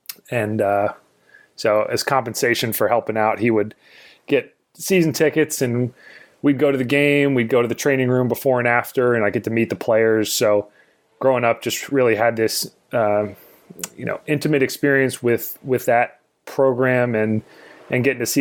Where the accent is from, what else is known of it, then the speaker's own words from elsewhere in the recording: Davidson, North Carolina, United States; So growing up, I grew up in Davidson, North Carolina, a huge Davidson Wildcats fan.